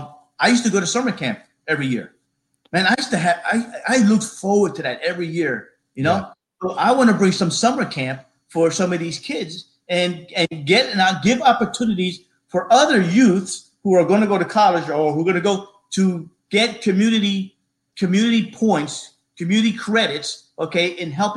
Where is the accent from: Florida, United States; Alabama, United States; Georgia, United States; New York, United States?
New York, United States; New York City; look, I grew up in the Bronx. I grew up in the inner city where my mom worked 2 to 3 jobs.